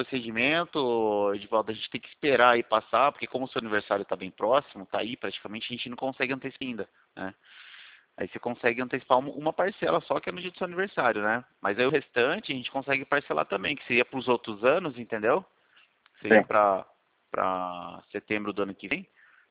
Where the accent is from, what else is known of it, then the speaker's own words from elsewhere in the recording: Itu, São Paulo, Brazil; Eu sou de Itu mesmo.